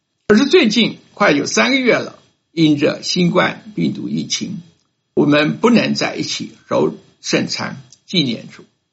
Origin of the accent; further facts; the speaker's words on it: Taiwan; born there; 我们生在上个世纪50年代台湾的人是很幸运的一代，我们没有经过对日抗战时逃难的辛苦，也是因为不是生在大陆就避开了文化大革命及之前的各种运动。